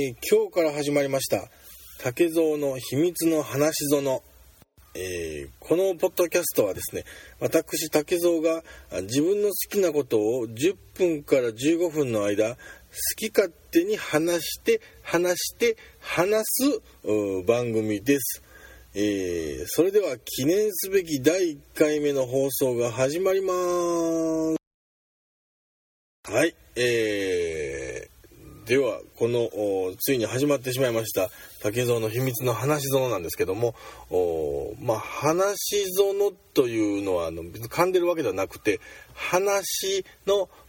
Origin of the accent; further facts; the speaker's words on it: Hyogo, Japan; born there; 自己紹介などをちょっとさせていただくと、兵庫県生まれの39歳です。はい。大阪で勤務しておりまして